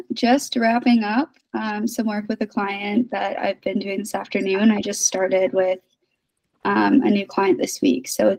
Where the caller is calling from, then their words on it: Chicago, Illinois, United States; I'm located in Chicago.